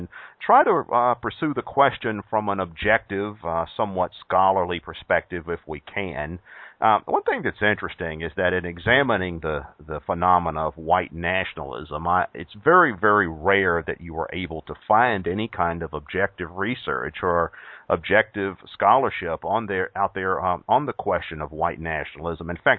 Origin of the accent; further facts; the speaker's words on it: the South, United States; I grew up in the South in the 1970s and early 80s, and I certainly grew up in a very conservative environment by conventional standards.